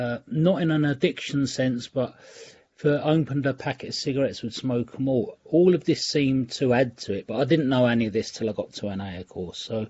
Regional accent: London, United Kingdom; Came from central London. I grew up in Clerkenwell in the city of London.

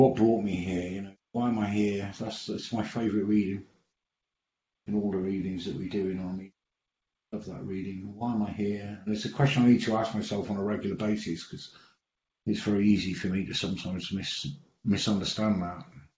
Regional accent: Birkenhead, North West England, United Kingdom; also born or lived in Liverpool; When I was born in Liverpool. I was brought up the first early days of my life in a place called Birkenhead, which is across the river, just across the Mersey.

